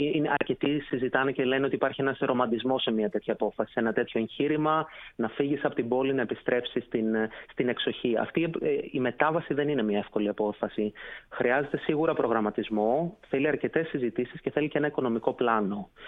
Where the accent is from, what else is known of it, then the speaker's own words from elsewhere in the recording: Ilektra, Peloponnese, Greece; περνάω αρκετό χρόνο στο χωριό μου στην Άνω Μεσσηνία, στην Ηλέκτρα. Και σύντομα ελπίζω κιόλας με τη σύντροφό μου να μετακομίσουμε πιο κοντά εκεί πέρα, ίσως στην Καλαμάτα, όχι στο χωριό, γιατί είναι ένα πολύ μικρό χωριό με όχι πολλούς κατοίκους.